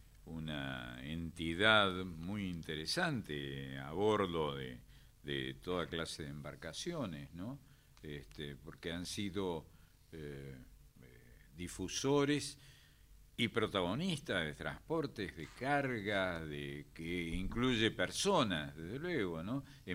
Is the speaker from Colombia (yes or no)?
no; Argentina; Tenemos nombre de río, somos argentinos, somos del Plata